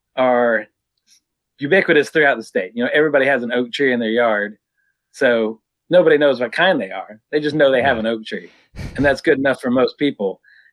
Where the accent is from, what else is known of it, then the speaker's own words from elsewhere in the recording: Alabama, United States; I grew up on Shades Mountain in just south of Birmingham, on sandstone outcrops